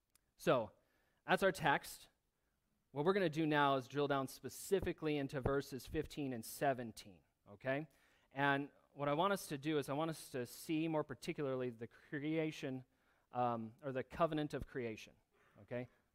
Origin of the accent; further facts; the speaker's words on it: Michigan, United States; now in Northville, United States; We didn't have fisher cats where I grew up in Michigan. We had deer and foxes, but I see more of them here.